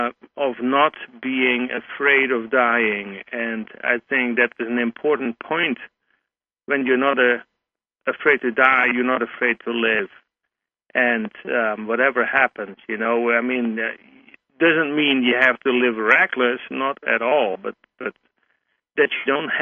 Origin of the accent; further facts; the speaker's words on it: Netherlands; first language Dutch; English is a second language; And in my mother language, I'm from Holland, the Netherlands.